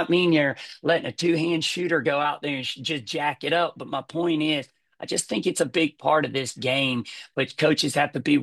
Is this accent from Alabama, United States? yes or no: yes; Alabama, United States; But look at Bruce Pearl, and I'm being from Alabama.